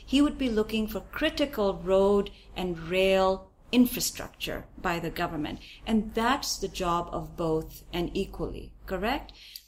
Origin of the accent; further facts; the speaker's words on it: United States; I, as an American citizen, have actually paid for that, right?